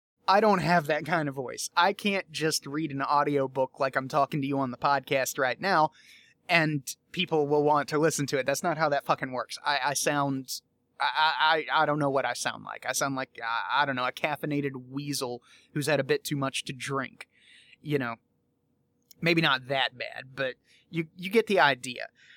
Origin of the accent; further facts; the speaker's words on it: United States; because I'm American and I don't sound like an Irish person. I don't sound like a native speaker.